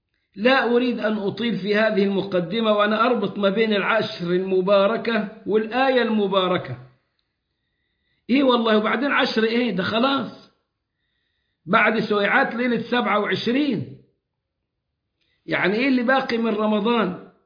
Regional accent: Egypt; وجلهم عندنا في مصر، جلهم في مصر

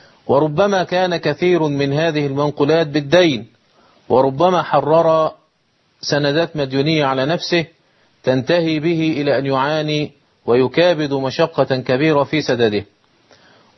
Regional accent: Egypt; حتى إنه عندنا في مصر في القرى تجد العديد من السيارات النقل

